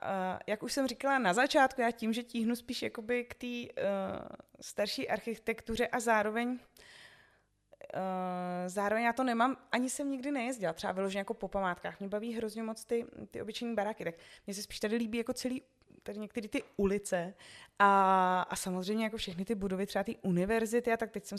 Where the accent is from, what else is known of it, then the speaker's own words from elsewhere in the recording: Rýmařov, Moravian-Silesian Region, Czechia; born there; moji rodiče žili v Olomouci, takže já sama jsem se narodila v Rýmařově.